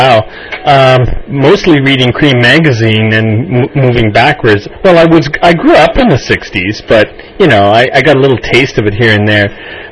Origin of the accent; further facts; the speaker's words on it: Thunder Bay, Ontario, Canada; And I grew up in Fort William, so you got to be, you know, careful about that.